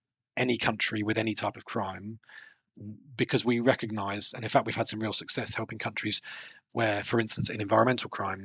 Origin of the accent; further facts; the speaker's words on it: United Kingdom; So I'm here. I'm British, and I'm British seconded official.